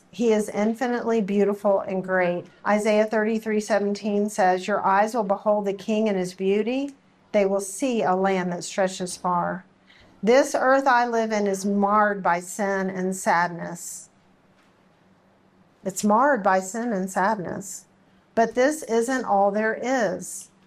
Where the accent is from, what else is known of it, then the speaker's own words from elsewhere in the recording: Texas, United States; So I grew up in South Texas on the coast, 50 miles from the coast. And we get hurricanes down there.